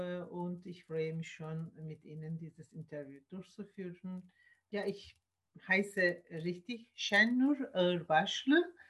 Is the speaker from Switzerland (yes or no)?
no; Turkey; German is a second language; moved away as an adult; now in Germany; bin ich in der Türkei aufgewachsen und Jura studiert. Habe ich nach einigen Jahren Berufspraxis in Deutschland gekommen, um Deutsch zu erlernen.